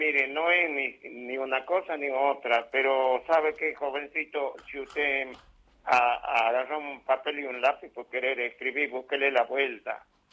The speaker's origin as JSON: {"language": "Spanish", "town": "Fortín Dragones", "region": "Salta", "country": "Argentina", "tie": "born or raised there", "said": "había tenido unos amigos en mi pueblo, en Fortín Dragones, que está dentro de la provincia de Salta, al norte de la capital salteña."}